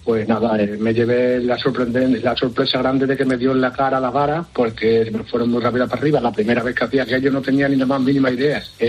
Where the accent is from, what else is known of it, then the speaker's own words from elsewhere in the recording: Calamonte, Extremadura, Spain; yo estaba con un señor de aquí, de mi pueblo, de Calamonte, me enseñó el tema, el oficio de hacer los pozos artesanos